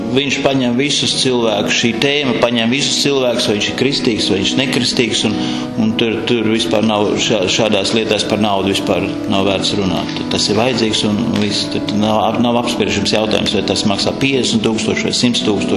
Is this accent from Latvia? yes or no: no; Siberia, Russia; tas ir tur ir Sibīrijas stepēs es uzaudzis un visu bērnību pavadījis